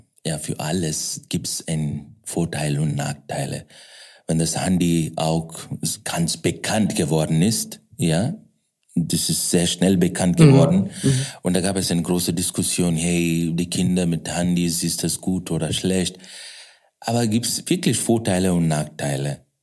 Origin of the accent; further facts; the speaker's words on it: Bangalore, Karnataka, India; German is a second language; ich komme aus Indien, südlich von Indien, Bangalore.